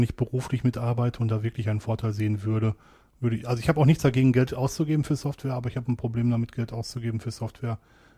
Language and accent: German; North Rhine-Westphalia, Germany; Der zweite Grund ist, ich komme aus dem Ruhrgebiet